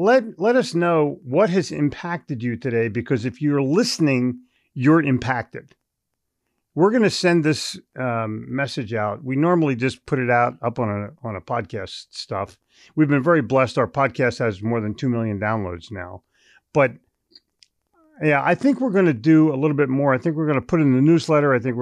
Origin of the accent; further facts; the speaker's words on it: New York, United States; also born or lived in Philadelphia; I'm from New York and Philadelphia.